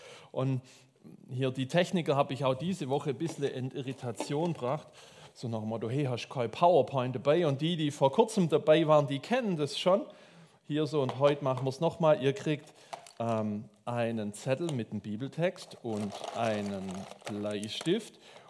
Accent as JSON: {"language": "German", "region": "Swabia", "country": "Germany", "said": "weil ich bin Schwabe"}